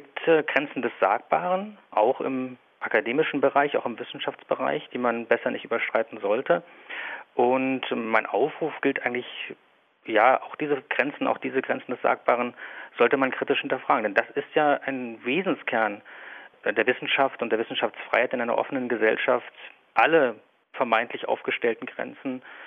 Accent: East Germany, Germany; Ich bin in der DDR groß geworden.

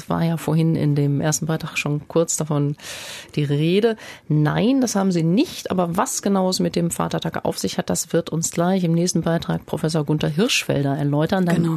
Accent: West Germany, Germany; ich komme aus Westdeutschland.

